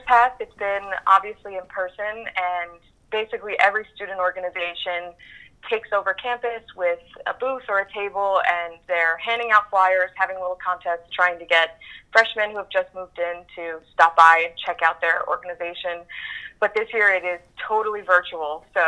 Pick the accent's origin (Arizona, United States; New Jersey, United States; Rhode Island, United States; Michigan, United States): New Jersey, United States; So I was raised Catholic. I'm from the Jersey Shore originally. I'm the oldest of seven. We're a very Irish Catholic family.